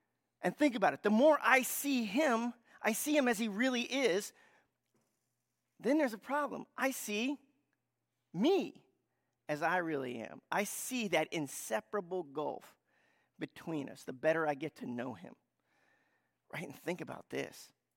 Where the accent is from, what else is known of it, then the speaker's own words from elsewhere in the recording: United States; because I'm an American and I'm from this culture, I know how we feel about things